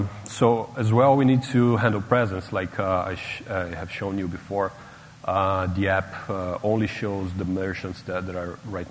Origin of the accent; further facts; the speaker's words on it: Brazil; So I come from Brazil.